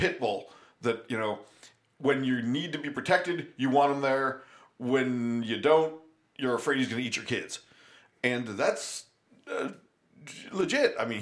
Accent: New York, United States; when I was a kid growing up in New York State, New York City was a disaster.

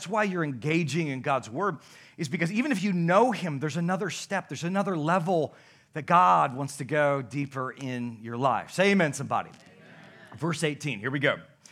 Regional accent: Newaygo, Michigan, United States; I'm from Newaygo, everybody.

